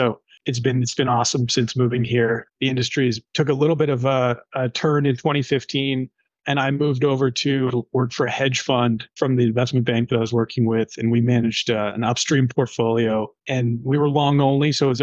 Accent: Alberta, Canada; moved away as an adult; I'm from Canada, so I'm a hockey player and really moved down here in 2015. I started off from just outside of Calgary, Alberta, grew up on a cattle ranch there and third generation oil and gas.

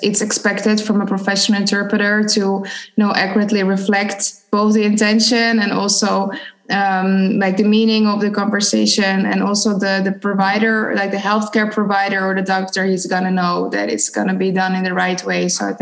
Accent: Croatia; first language Croatian; English is a second language; my native language is Croatian. So I really need to switch and to make differences in my pronunciation.

